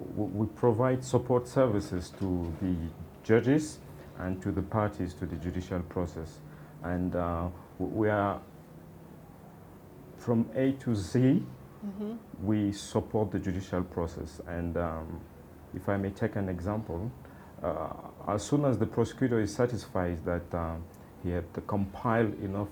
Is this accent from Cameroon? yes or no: yes; Cameroon; I'm from Cameroon.